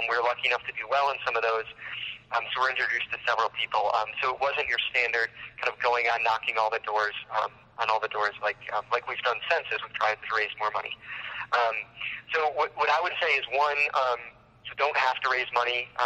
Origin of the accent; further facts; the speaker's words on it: Detroit, Michigan, United States; we grew up in Michigan, had lived and worked elsewhere for a number of years. And personally, anytime I talked to people about being from Detroit, the response was, oh, I'm sorry, that's too bad.